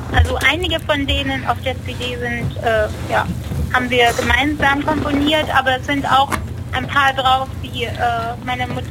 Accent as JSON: {"language": "German", "town": "Munich", "region": "Bavaria", "country": "Germany", "said": "Also ja, natürlich, wir kommen aus München und in München ist unsere größte Fanbase."}